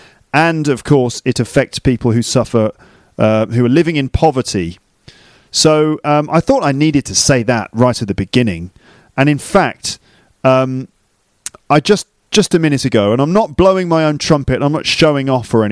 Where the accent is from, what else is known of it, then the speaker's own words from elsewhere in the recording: England, United Kingdom; also born or lived in London; now in Paris, France; I live in Paris. I used to live in London. I'm from the UK, born and bred in England, and I've been living in Paris for the last 2 years now